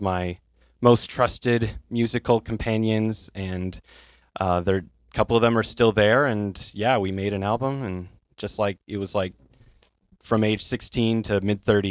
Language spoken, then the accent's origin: English; Bainbridge Island, Washington, United States; Yeah. My hometown is Bainbridge Island.